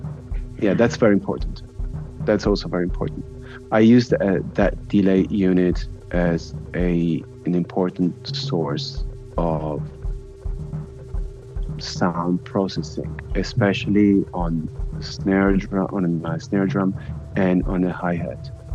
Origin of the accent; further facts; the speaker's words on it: Verona, Veneto, Italy; now in Berlin, Germany; I'm a musician. I'm a drummer and composer. I grew up in Italy, in Verona. I've been living in Berlin since 2011.